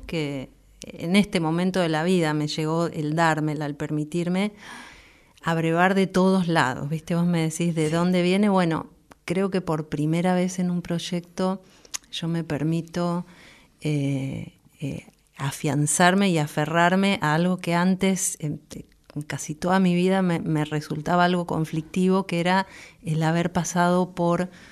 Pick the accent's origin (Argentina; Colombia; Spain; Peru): Peru; moved away; yo tengo un papá peruano, ¿viste? Ajá. Crecí en Perú, pasé mi infancia ahí, después vine acá, después viví 10 años afuera.